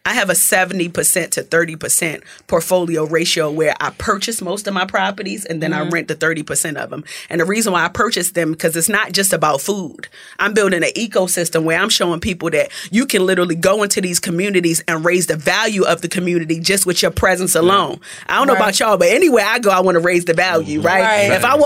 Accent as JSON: {"language": "English", "town": "Baltimore", "region": "Maryland", "country": "United States", "accent": "Baltimore", "lives_now": "Atlanta, United States", "said": "And you can't tell me nothing different with my Baltimore accent."}